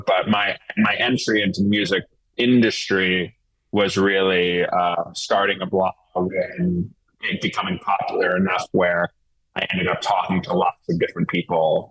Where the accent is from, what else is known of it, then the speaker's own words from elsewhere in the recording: New York City, New York, United States; So I grew up in New York City, was very, you know, always loved music, but was very insular.